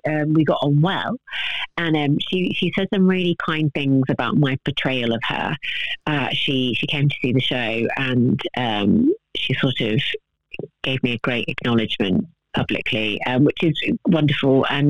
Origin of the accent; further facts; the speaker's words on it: Barnet, London, United Kingdom; No, I'm from Barnet, North London.